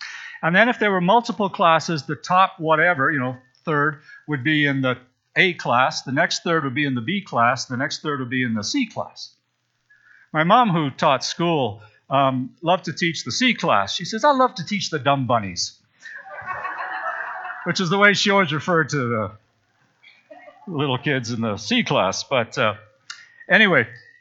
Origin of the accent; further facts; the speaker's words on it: Saskatchewan, Canada; when I was growing up in Saskatchewan